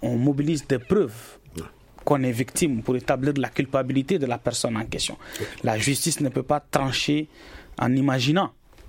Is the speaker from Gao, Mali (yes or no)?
yes; Gao, Mali; Je suis de Gao, même si je n'étais pas à Gao pendant l'occupation du Mujao.